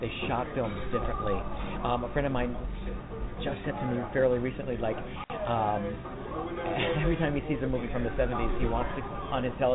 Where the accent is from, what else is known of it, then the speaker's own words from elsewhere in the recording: New York City, New York, United States; But I also think growing up in New York, especially being an actor in New York, I feel like it gives me a distinct advantage in life.